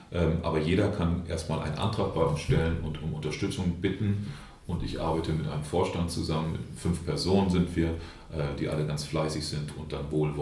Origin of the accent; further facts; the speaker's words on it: Oldenburg, Lower Saxony, Germany; Ich bin ja auch Oldenburger, ich weiß, wie in Oldenburg die Geschicke so laufen.